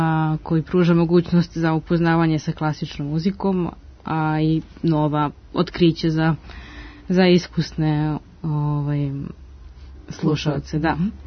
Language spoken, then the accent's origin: Serbian; Vršac, Vojvodina, Serbia; ja sam u stvari poreklom iz Vršca i porodica ima vinograd, vinariju